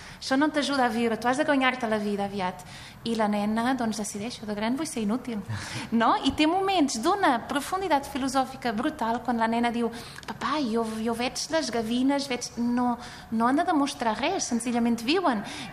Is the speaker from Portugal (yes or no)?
yes; Portugal; sóc portuguesa, no?, d'origen